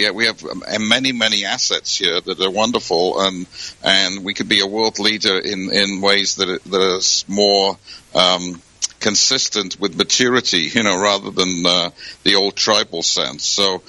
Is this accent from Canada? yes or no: no; United Kingdom; I being British